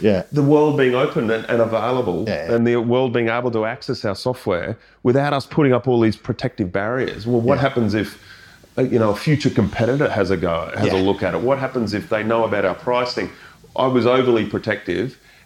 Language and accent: English; Australia; They remember you as the Australian guy.